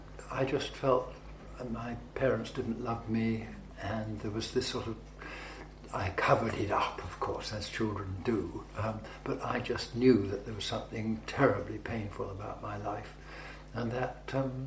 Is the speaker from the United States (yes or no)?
no; Kimpton, East of England, United Kingdom; born there; I was born in Kimpton in Hertfordshire in the Stockbroker Belt on the 3rd of August 1934.